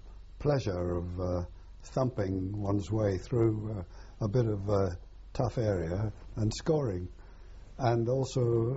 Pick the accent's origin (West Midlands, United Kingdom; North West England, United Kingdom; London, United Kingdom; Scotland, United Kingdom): Scotland, United Kingdom; Leith; born there; I was born in Leith, and it must have been 81 years ago. So, I think about 1924.